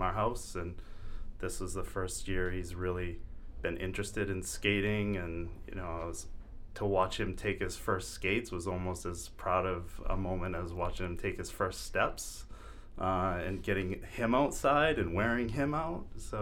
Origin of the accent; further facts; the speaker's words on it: Maine, United States; growing up in Maine, and as cold as the winters are and as much snow, you got to get outside and enjoy it